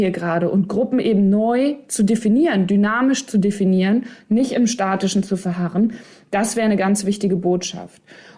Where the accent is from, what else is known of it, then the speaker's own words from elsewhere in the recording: North Rhine-Westphalia, Germany; Ich komme ja aus Ostwestfalen, Lippe, also OWL.